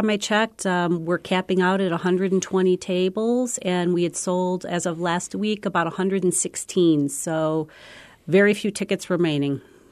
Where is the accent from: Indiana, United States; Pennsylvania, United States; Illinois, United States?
Illinois, United States; Chicago; It's very different from what I even grew up with. I grew up in Chicago. So again, like Larry, had never lived very far south.